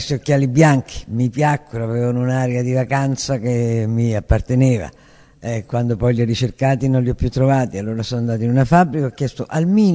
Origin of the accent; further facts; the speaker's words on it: Rome, Lazio, Italy; perché sono nato a Roma e sono sempre vissuto a Roma.